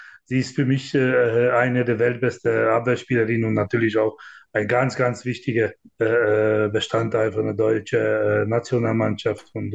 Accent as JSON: {"language": "German", "country": "Hungary", "second_language": "German", "said": "Ich komme aus Ungarn, da kenne ich sehr gut"}